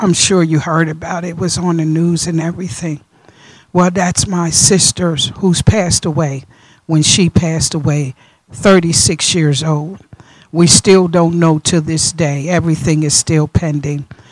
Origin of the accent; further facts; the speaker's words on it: Harrisburg, Pennsylvania, United States; I bring you greetings all the way from Harrisburg, Pennsylvania, my hometown.